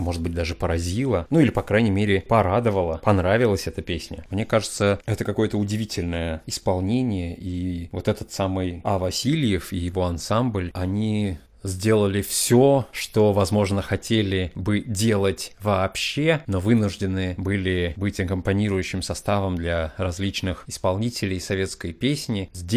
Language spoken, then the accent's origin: Russian; Fergana, Fergana Region, Uzbekistan; несколько лет он прожил и в Новом Маргилане, которым, собственно, прежде называлась Фергана, мой родной город.